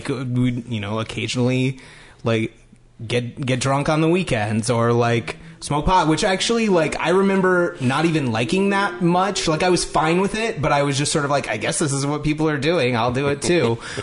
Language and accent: English; Salt Lake City, Utah, United States; growing up in Salt Lake City as a kid who wasn't Mormon